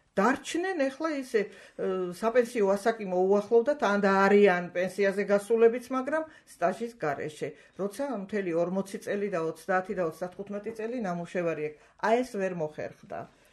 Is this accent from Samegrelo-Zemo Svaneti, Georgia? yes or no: no; Shida Kartli, Georgia; მე დიდი ლიახვის ხეობიდან ვარ.